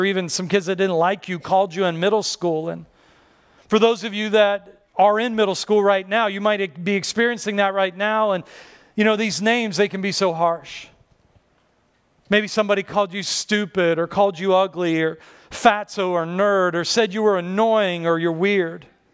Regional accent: Pittsburgh, Pennsylvania, United States; And where I grew up in Pittsburgh, high school wrestling was a big deal.

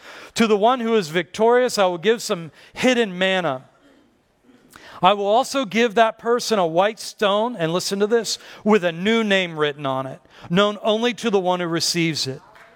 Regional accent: Pittsburgh, Pennsylvania, United States; And where I grew up in Pittsburgh, high school wrestling was a big deal.

